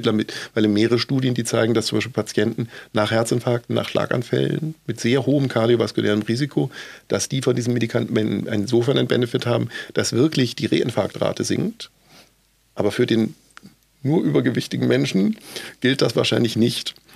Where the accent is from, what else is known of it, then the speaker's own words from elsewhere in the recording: Hamburg, Germany; Als Hamburger